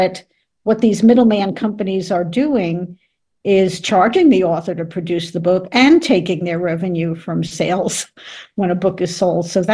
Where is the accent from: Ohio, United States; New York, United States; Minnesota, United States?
New York, United States; I grew up in New York, and I was going out on job interviews after getting out of school